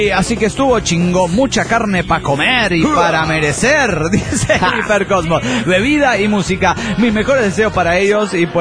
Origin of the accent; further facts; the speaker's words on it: Quito, Pichincha, Ecuador; soy el gusano de Quito, Ecuador.